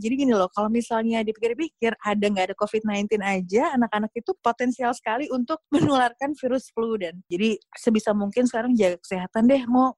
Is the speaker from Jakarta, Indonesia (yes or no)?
yes; Jakarta, Indonesia; now in New York, United States; Dengan Jakarta, di mana aku lahir di Jakarta, besar di Jakarta. Jadi sebelum pindah ke Amerika, ya di Jakarta aja terus.